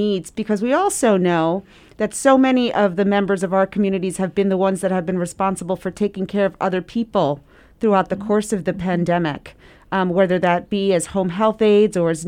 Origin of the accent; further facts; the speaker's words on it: Brooklyn, New York, United States; the youngest daughter of … two Puerto Ricans. I'm a Black Latina. I was born and raised in Bed-Stuy, first generation to go to college, and I am a single mom who's raised my children here in Bed-Stuy, Brooklyn.